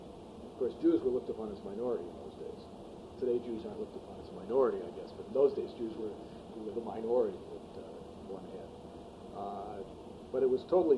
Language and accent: English; Cleveland, Ohio, United States; knew I was from Cleveland